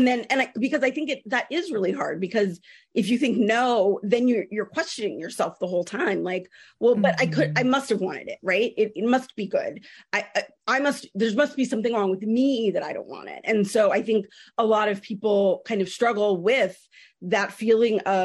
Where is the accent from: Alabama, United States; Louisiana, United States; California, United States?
California, United States; you know, I'm from California. And so I think naturally I kind of set books there.